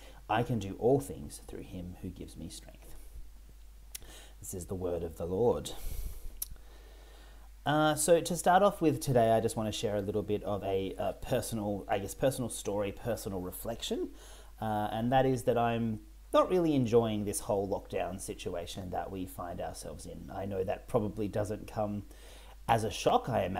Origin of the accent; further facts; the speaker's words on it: Western Australia, Australia; I was actually born and raised in Western Australia, and so my parents still live over there, along with my brothers and sisters-in-law and their families.